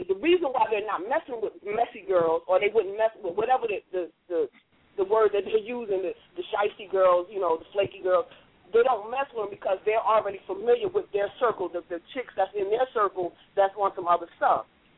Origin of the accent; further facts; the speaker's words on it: New Jersey, United States; I live in North Carolina now. I'm originally from New Jersey.